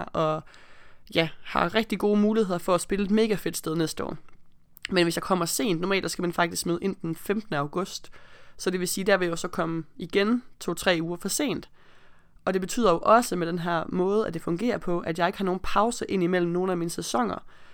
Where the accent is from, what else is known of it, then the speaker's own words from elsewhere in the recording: Aarhus, Central Denmark Region, Denmark; jeg er fra Aarhus af og pige